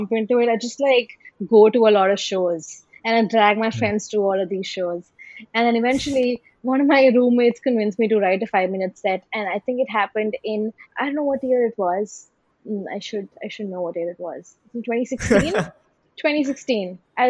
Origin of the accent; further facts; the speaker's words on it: Ghaziabad, Uttar Pradesh, India; now in Mumbai, India; I'm from Ghaziabad, and even though I'd like lived in Bombay for a while